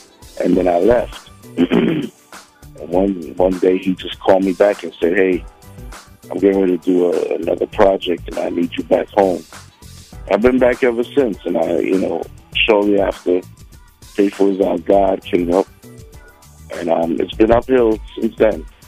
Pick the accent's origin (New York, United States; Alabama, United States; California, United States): New York, United States; Brooklyn; Yeah, I'm a Brooklyn boy. I've always been a Brooklyn boy. Even when I moved out of Brooklyn, I was a Brooklyn boy. I grew up in church